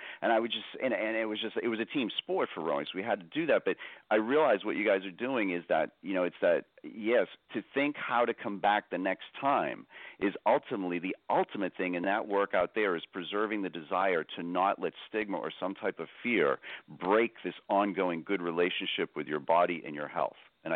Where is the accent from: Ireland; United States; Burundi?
Ireland; Oh, my God, I'm Irish. I'm like a heater.